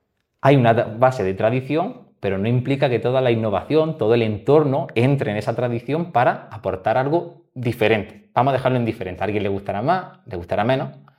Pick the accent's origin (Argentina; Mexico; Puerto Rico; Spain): Spain; Almería, Andalusia; now in Cartagena, Spain; Yo como vivo en Cartagena, pero soy andaluz, soy de Almería.